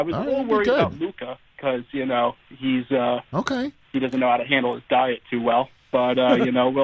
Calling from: Carmel, New York, United States; So I'm calling from Carmel, New York. It's in Putnam County, about maybe like an hour and a half from the city.

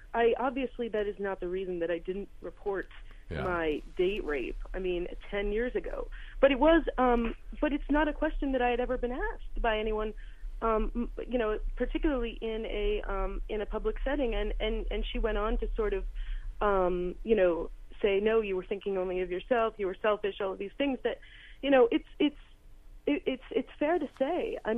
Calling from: New York City, New York, United States; I'm actually calling from the Lower East Side, home of many bars and my house

